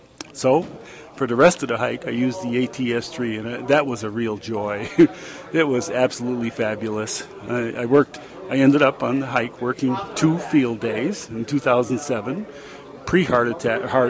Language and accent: English; New England, United States; now in Sarasota, United States; from Sarasota, Florida. Although with … I'm originally from New England, spent most of my life there.